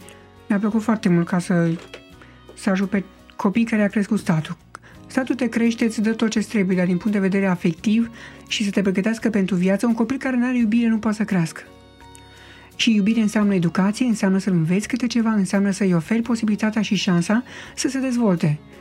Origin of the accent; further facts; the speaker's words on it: Ilfov, Romania; Sunt din Ilfov. Da, la vreo 5 km de București.